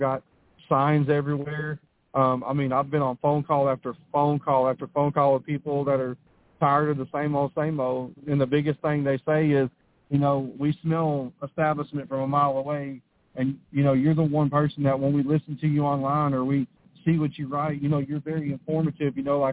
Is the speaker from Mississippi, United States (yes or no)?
no; Athens, Texas, United States; I've started in some soup kitchens in East Texas where I'm originally from. You know, I'm from Athens, which is an hour, 30 minutes, 2 hours southeast of here